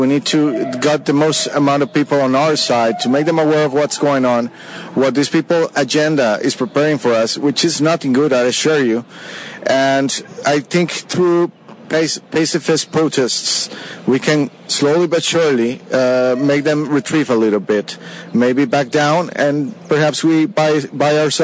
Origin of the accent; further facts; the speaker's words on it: Costa Rica; I'm originally from Costa Rica. My mom is American. Right now I'm married to a Portuguese lady, so I'm living in Europe.